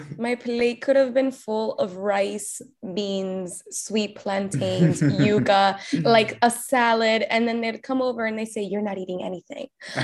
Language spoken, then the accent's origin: English; Cuba; I'm very, very, very Cuban. I was born in Cuba. My family like only speaks Spanish for the most part.